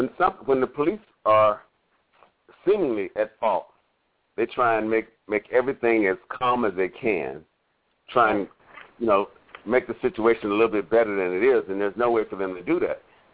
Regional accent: Dallas, Texas, United States; I know I'm originally from Dallas, lived in Oak Cliff in South Dallas

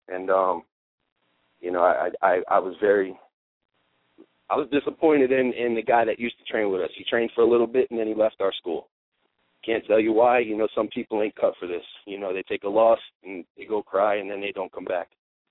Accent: New Jersey, United States; moved away as an adult; Jersey, growing up in Jersey, you know, I moved here when I was 18. I'm 26 now. Growing up in Jersey, you know, I was always counted as the outcast.

